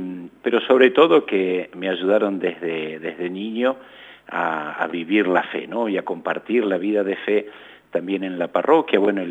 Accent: Freyre, Córdoba, Argentina; Al norte de la ciudad de San Francisco, allí a 35 kilómetros, y allí estuve hasta los 17 años, me formé allí en Freire, en el Colegio de las Hermanas de los Pobres de Santa Catalina de Siena, hoy Colegio Fasta

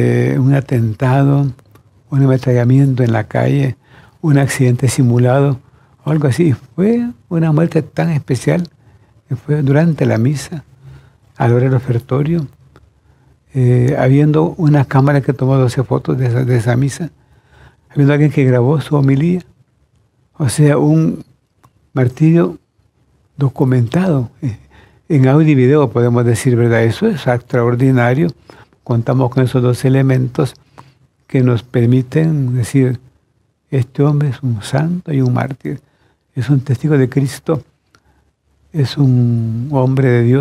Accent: El Salvador; Ciertamente, en mi país somos 7 millones de habitantes dentro.

